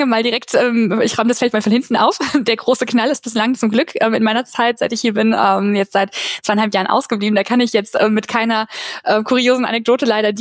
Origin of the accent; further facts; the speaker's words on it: Vilsen, Rhineland-Palatinate, Germany; also born or lived in Koblenz; ganz ursprünglich vom Mittelrhein, von Vilsen, ein ganz kleines Dorf mit 600 Einwohnern, also Weinregion durch und durch. Dann hat es mich ein bisschen den Rhein hoch verschlagen nach Koblenz. Jetzt wohne ich an sogar gleich 2 Weinanbaugebieten.